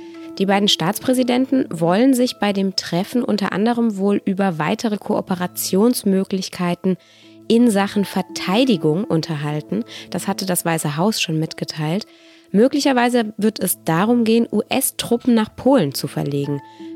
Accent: Stuttgart, Baden-Württemberg, Germany; Ich bin selbst in Stuttgart geboren und aufgewachsen. Meine Familie lebt immer noch dort

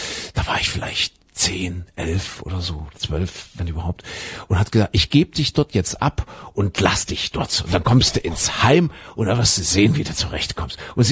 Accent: East Germany, Germany; born or raised there

